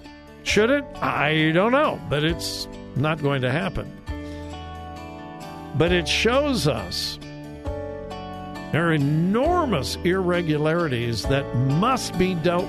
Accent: California, United States; Oh, the things that are happening in my home state. Yes, California.

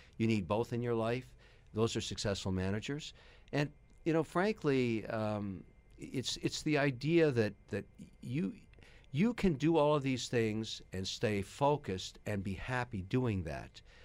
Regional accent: Nicosia, Nicosia District, Cyprus; Famagusta was a beach in Cyprus, and I grew up in Nicosia. I went to the junior school there. And beach culture is, you know, part of the Cypriot Lebanese kind of thing.

